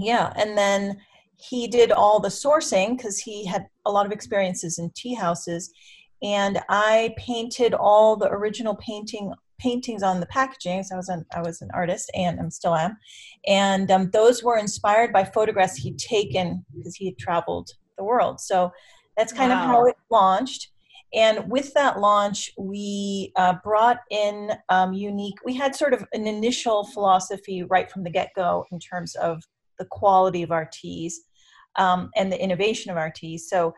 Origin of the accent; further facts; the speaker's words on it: Iraq; now in United States; And we had always discussed importing this dried lime that we drank as children. We're both from Iraq.